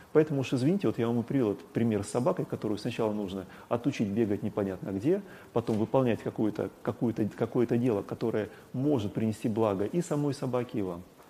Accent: North Caucasus, Russia; я вырос на Кавказе, там это было распространено, на Северном Кавказе, я имею в виду.

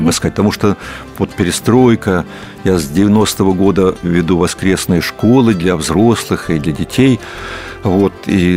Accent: Siberia, Russia; Я вырос в Сибири, в городочке маленьком.

